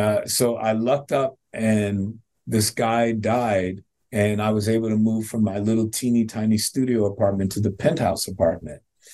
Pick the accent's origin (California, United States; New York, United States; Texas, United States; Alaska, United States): New York, United States; now in Miami, United States; Dude, I'm a New Yorker. What do you mean if I'm ever in New